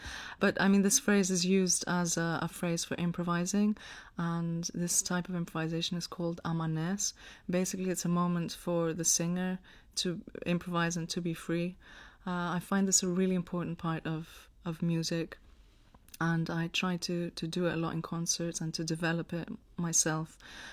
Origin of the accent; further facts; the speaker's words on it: Greece; moved away as an adult; now in London, United Kingdom; Yeah, I'm half English and half Greek, and I grew up in Greece. All my Greek family is from Crete. And then I decided to move to London to study music